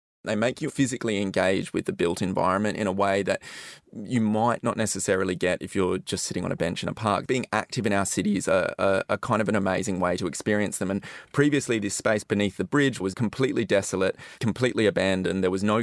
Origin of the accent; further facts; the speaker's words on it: Australia; as an Australian as well, I feel the need for that.